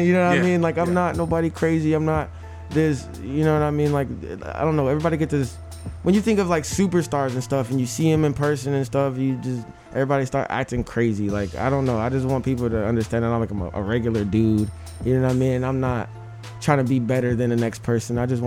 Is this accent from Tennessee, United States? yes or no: yes; Tennessee, United States; now in California, United States; I came from Tennessee, and now I'm in California.